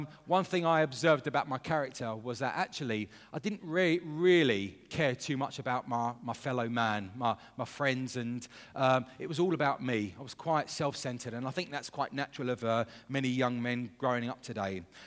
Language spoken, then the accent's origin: English; London, United Kingdom; Growing up in London, I grew up in a very multicultural area, and I was mindful of, actually, there's many faith systems.